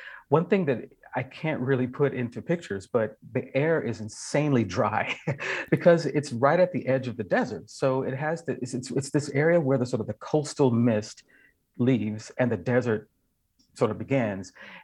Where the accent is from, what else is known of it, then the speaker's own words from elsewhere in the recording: the South, United States; now in Seattle, United States; You know, I'm not from California, actually. I mean, I'm a Southerner and I live in Seattle.